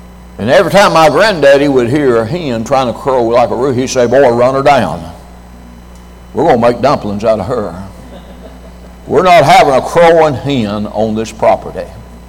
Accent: Tennessee, United States; I was raised on a farm. I'm a hillbilly. I was raised in Tennessee, so was my wife. I plowed a mule as a little boy. I was raised on a farm.

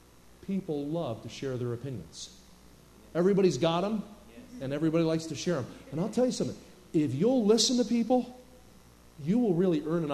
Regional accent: New Jersey, United States; well, I grew up near Philly. I'm from South Jersey.

